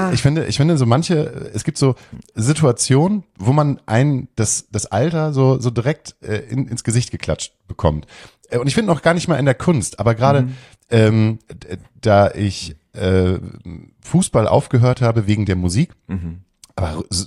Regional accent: Hamburg, Germany; als Hamburger hat man mal so diese Arroganz des Hamburgers, der so auf Bremen runterguckt

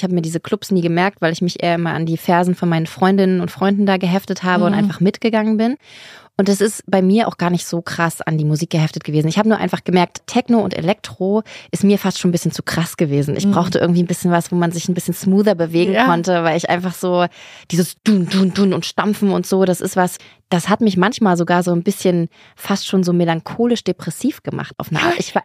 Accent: Erfurt, Thuringia, Germany; Also das gab es bei uns auf dem Dorf gar nicht so richtig. Auf dem Dorf. In Erfurt, da wo ich herkomme.

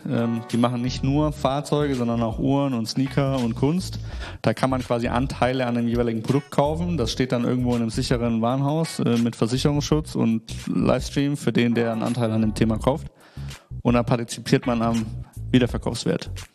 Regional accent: Nuremberg, Bavaria, Germany; born there; moved away as an adult; now in Düsseldorf, Germany; Ich bin tatsächlich geboren in Nürnberg, in der langweiligsten Stadt in Deutschland gefühlt. Bin jetzt seit 7 Jahren knapp Wahl-Düsseldorfer, 28 Jahre alt.

